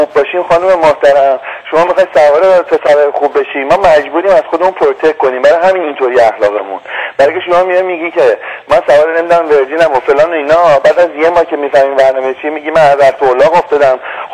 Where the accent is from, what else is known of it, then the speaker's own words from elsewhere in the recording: United States; ما الان تو آمریکا بزرگ شدیم، من ایران بلد نیستم، 23 سال اینجا بودم.